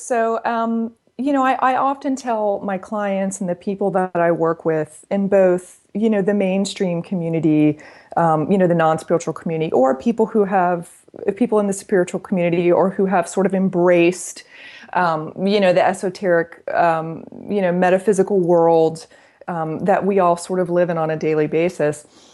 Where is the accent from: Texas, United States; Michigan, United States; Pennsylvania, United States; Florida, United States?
Florida, United States; I grew up in a very, very conservative home here in the South. I'm from Florida.